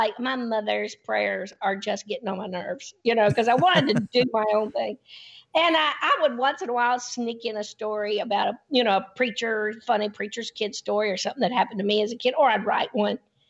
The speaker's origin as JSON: {"language": "English", "town": "Nashville", "region": "Tennessee", "country": "United States", "tie": "born or raised there", "said": "even though I grew up in Nashville."}